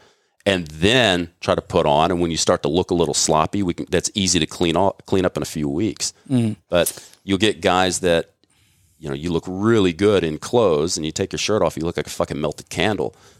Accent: Texas, United States; Because growing up in Texas, I had to play against some of these guys who went to play pro ball

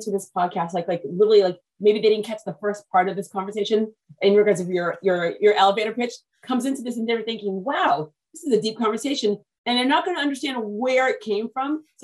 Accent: United States; born there; I was conceived in Haiti, born in America

